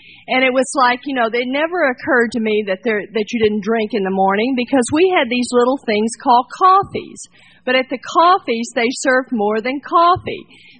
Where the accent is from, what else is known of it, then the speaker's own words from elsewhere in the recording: Port Arthur, Texas, United States; now in Fountain Valley, United States; But I come from Texas. I was born and raised in Texas, and I got sober in Texas.